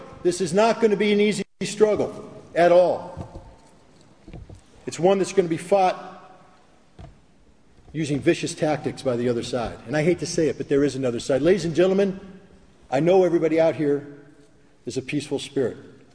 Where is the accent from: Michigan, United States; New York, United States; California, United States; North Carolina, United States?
New York, United States; Albany; You know, I come from New York. I know, bad place. But in Albany, New York, we had an issue.